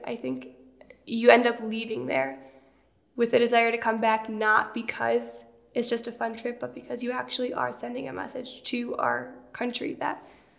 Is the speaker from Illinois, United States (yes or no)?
yes; Chicago, Illinois, United States; I grew up in the Chicago area and have always been involved in the pro-life movement.